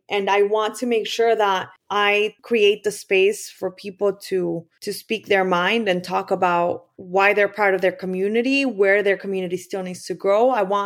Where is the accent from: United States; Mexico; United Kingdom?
Mexico; Michoacán; from Michoacán, which is actually my home state in Mexico, all the way to Canada, and then migrates all the way back home to Michoacán. Personally, for me, it reminds me of home because this is, Monarca is big in my state.